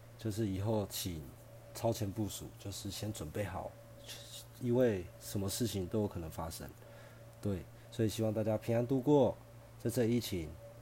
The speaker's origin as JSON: {"language": "Chinese", "country": "Taiwan", "said": "它带给我们台湾人的灾害是大家有目共睹"}